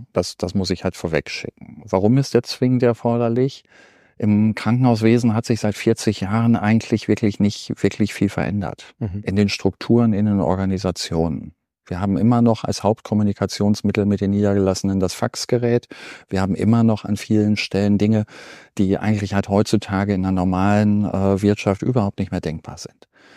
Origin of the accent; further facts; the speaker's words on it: Minden, North Rhine-Westphalia, Germany; als gebürtiger Minder, dass wir das halt auch hier ja in Ostwestfalen-Lippe jetzt machen können